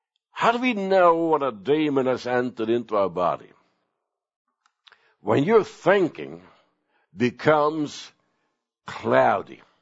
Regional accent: Sweden; English is a second language; moved away; Now, when I was raised in Sweden, we didn't have any bathrooms in our homes.

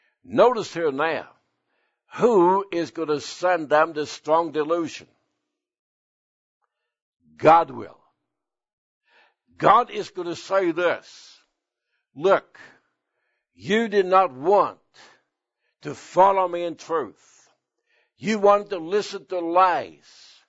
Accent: Sweden; my brother and I were raised in Sweden. My wife was raised in Sweden too.

